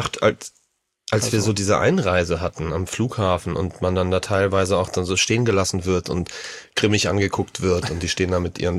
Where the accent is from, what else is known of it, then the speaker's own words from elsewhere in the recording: Hamburg, Germany; ich bin Hamburger